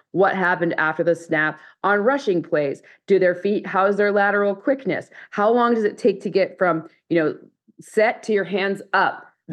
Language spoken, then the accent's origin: English; Midwest, United States; what's even funnier is I'm from the Midwest. I did my master's at Northwestern.